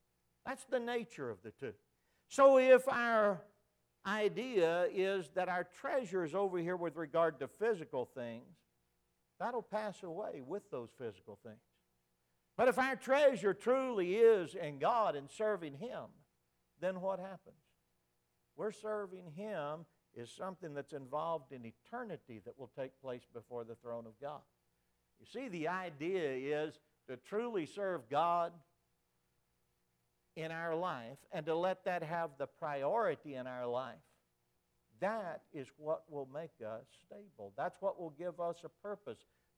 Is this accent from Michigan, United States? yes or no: no; Texas, United States; I grew up in Texas, so I didn't know Brother Puckett.